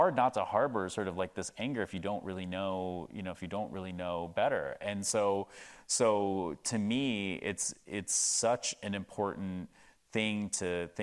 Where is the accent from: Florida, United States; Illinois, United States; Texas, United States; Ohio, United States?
Ohio, United States; Cincinnati; I grew up in Cincinnati, Ohio, and if you're just a kid from Ohio, just like a white kid from Ohio, and you just sort of live in your little bubble